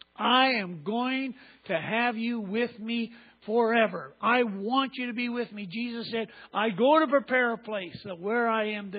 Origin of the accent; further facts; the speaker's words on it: Edmonton, Alberta, Canada; born there; I was born in Edmonton, so I can identify